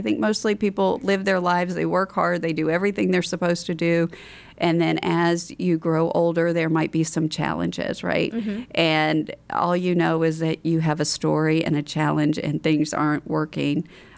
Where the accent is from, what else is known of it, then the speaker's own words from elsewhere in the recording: North Carolina, United States; also born or lived in Spain; I was born in Spain, so but Eastern North Carolina.